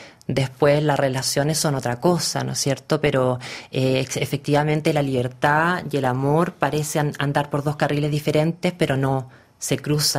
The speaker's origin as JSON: {"language": "Spanish", "town": "Santiago", "region": "Santiago Metropolitan Region", "country": "Chile", "tie": "born or raised there", "said": "París en algún sentido más peligroso que mi ciudad natal, Santiago de Chile."}